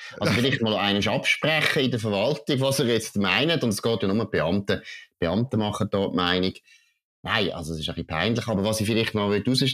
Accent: Switzerland; Wir sind Schweizer.

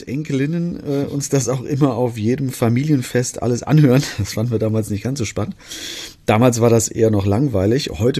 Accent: Künzell, Hesse, Germany; Mein erster Zugang zu dem Fall ist natürlich Künzell, meine Heimatgemeinde, in der ich aufgewachsen bin.

